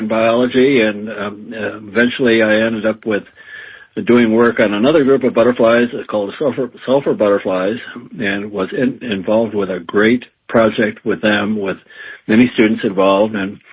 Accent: Minnesota, United States; Well, it's a long story, but I grew up in Minnesota where I had a lot of exposure to monarch butterflies as a kid, and I raised a lot of them

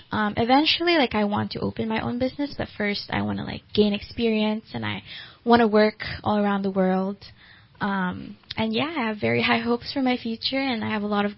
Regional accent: Dubai, United Arab Emirates; English is a second language; now in California, United States; So I actually was born and raised outside of the U.S. I was born and raised in Dubai, United Arab Emirates.

